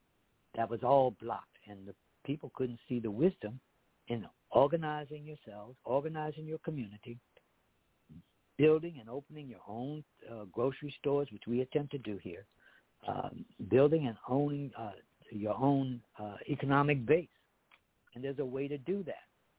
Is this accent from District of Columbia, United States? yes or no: yes; Washington, District of Columbia, United States; moved away as an adult; now in Miami, United States; And when I came down here to Miami, Florida, I was from Washington, D.C., y'all.